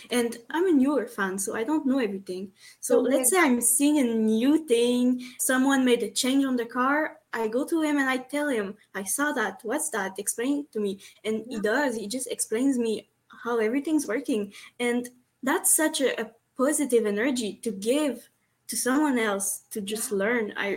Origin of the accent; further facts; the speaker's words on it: Canada; I'm Canadian.